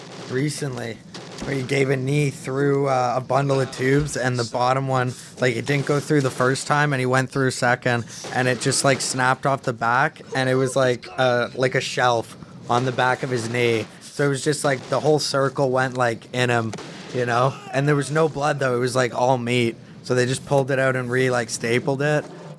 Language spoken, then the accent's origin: English; Toronto, Ontario, Canada; Yeah, from Toronto.